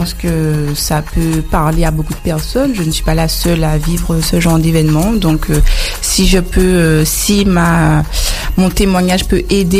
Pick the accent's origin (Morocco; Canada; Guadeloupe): Guadeloupe; moved away as an adult; now in Saint-Martin; J'ai quitté la Guadeloupe, je suis partie m'installer à Saint-Martin. Ça fait 1 an que je suis là-bas